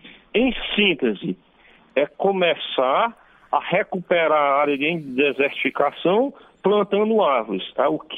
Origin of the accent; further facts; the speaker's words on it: Northeast Region, Brazil; E eu sou uma pessoa preocupada com o nosso ambiente, com o meu Nordeste, porque eu sou nordestino.